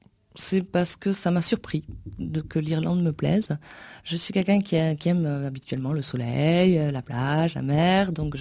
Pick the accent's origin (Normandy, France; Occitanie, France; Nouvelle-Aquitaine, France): Nouvelle-Aquitaine, France; Je suis basque, donc pour moi, c'est quand même Biarritz qui est mon coup de cœur.